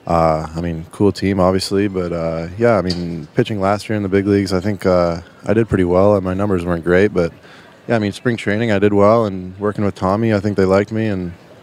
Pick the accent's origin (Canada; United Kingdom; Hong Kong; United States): Canada; Yeah, I mean, you got to play hockey growing up, being obviously a Canadian kid